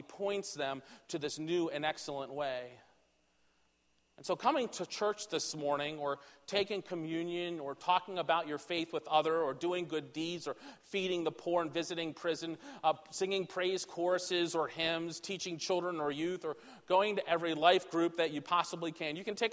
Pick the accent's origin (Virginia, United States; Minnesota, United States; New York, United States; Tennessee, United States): Virginia, United States; And I'm from the Shenandoah Valley when I went to school, and I had like the Blue Ridge Mountains and the Appalachian Mountains